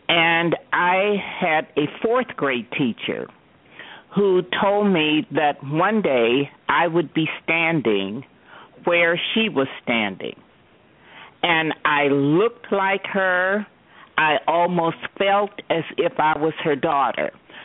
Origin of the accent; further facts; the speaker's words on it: West Virginia, United States; except I grew up in West Virginia, and my father was a coal miner.